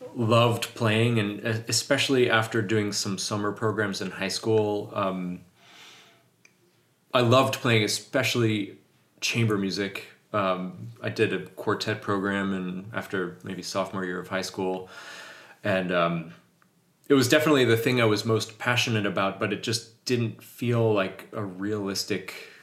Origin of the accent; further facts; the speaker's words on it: Rochester, New York, United States; And I grew up in Rochester, where Eastman is.